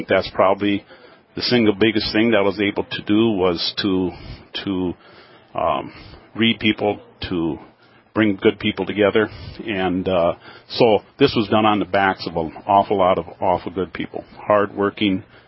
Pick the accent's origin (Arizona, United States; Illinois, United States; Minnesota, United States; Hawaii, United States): Minnesota, United States; I grew up in Minnesota, and I really wanted to farm.